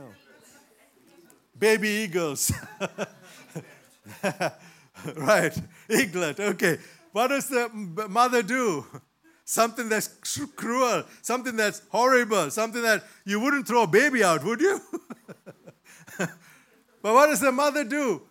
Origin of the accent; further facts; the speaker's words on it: Sri Lanka; moved away as an adult; now in United Kingdom; Then we moved from Sri Lanka to the United Kingdom about 33 years ago. That was an amazing, huge transition. Imagine that. I was 28 years of age.